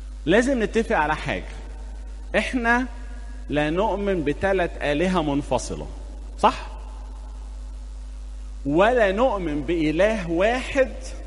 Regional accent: Egypt; ولما ابتدت تطبع عندنا في مصر

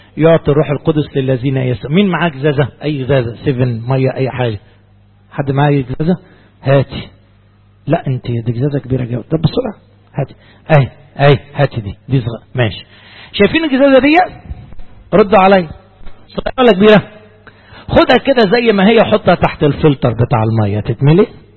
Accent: Upper Egypt, Egypt; وكان كيس القطن عندنا في الصعيد حجم عائلي كده زمان

